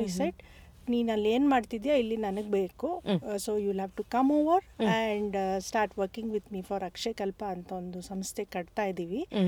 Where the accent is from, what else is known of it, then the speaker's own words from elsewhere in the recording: Bengaluru, Karnataka, India; So ನಾನು ಹುಟ್ಟಿದ್ದು ಬೆಳೆದಿದ್ದು ಎಲ್ಲ ಬ್ಯಾಂಗ್ಳೂರಲ್ಲಿ.